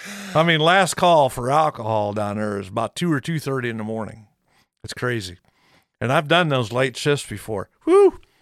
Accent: Gibson City, Illinois, United States; and then, of course, my hometown in Gibson City, because I advertise in the local papers.

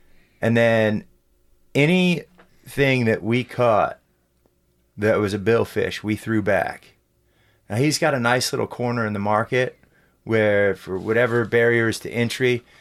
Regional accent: Michigan, United States; So, funny enough, you know, for the listeners, I grew up in Michigan.

